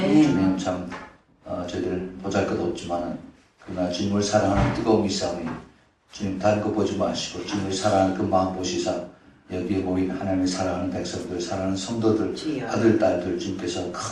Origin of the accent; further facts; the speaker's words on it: Los Angeles, California, United States; 저는 로스앤젤레스, 그 미국의 캘리포니아에서 왔습니다.